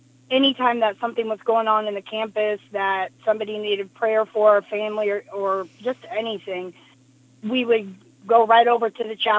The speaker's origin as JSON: {"language": "English", "region": "Iowa", "country": "United States", "said": "I'm from Iowa."}